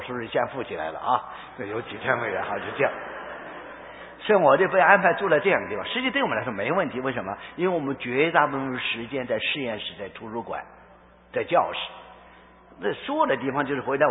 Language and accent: Chinese; China; 我们中国人所拜的观音菩萨